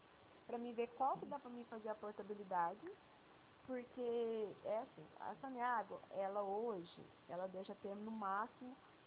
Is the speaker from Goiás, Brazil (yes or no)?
yes; Morrinhos, Goiás, Brazil; eu sou de Morrinhos